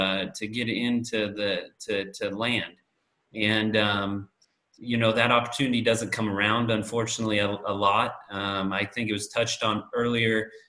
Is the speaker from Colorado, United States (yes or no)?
yes; Holyoke, Colorado, United States; Well, I was born and raised out here in Holyoke, Colorado, so originally from a small town.